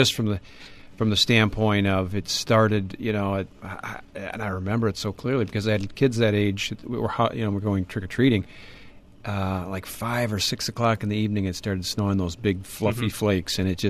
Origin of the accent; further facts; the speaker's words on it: Wisconsin, United States; now in Minnesota, United States; Well, I grew up in Wisconsin, so there's not a whole lot of difference there. But yeah, it's been now... I came in early 1990, so almost 23, 24 years now.